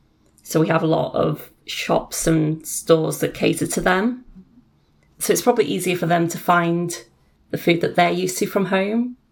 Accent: United Kingdom; I'm British and I don't want magnets of red phone boxes.

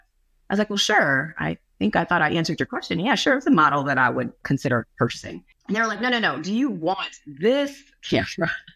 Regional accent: California, United States; moved away as an adult; now in Atlanta, United States; Well, I grew up in California, which is only relevant because now I live in Atlanta, and I came here for college.

